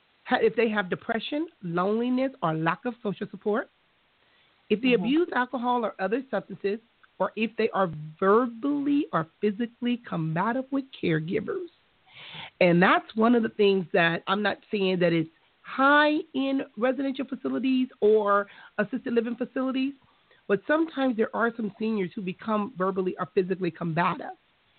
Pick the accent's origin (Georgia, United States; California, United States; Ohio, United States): California, United States; Compton; growing up in Compton, Chrissy, that was something that I saw too.